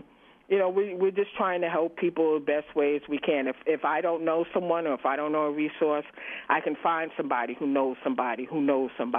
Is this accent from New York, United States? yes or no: yes; New York, United States; You know, I'm from New York, so we had three counties back home.